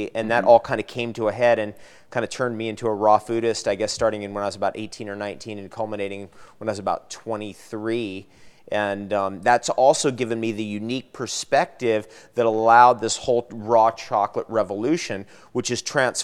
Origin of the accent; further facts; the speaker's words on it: New Jersey, United States; moved away; I'm originally from the East Coast. My parents are medical doctors. I'm from the Jersey Shore, actually.